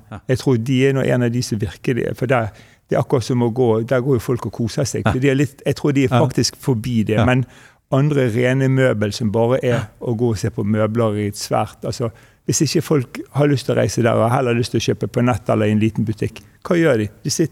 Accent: Bergen, Vestland, Norway; så vi er jo litt ydmyke også, selv om vi er bergensere

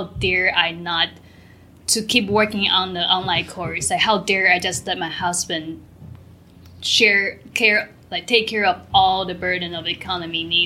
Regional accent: Taiwan; like, I am from Taiwan, which structure, like on the global economy structure, our salary pay scale is way less than America.

